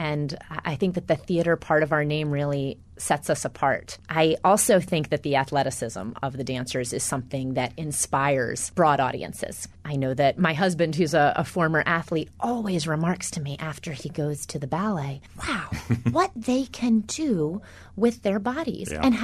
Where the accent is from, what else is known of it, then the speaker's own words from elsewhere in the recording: North Carolina, United States; I grew up in North Carolina and always admired ABT